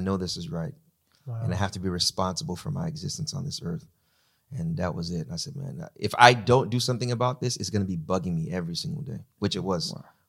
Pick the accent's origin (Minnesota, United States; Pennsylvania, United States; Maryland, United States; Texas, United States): Texas, United States; Houston; So born and raised in Houston.